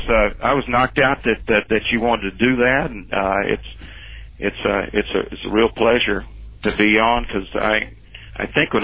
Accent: Robbinsville, North Carolina, United States; I grew up in the Smoky Mountains, the early part of my life, Smoky Mountains of western North Carolina, right up against East Tennessee, in a small town called Robbinsville, North Carolina.

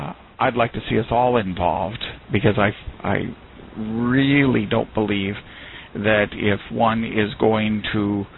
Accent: Oregon, United States; I have a degree in political science from a small university out in Oregon, my home state

